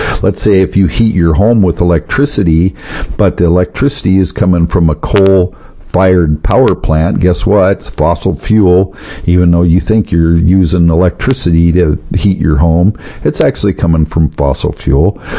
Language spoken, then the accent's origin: English; the West, United States; You know, I grew up in the West. We don't really have coal out here.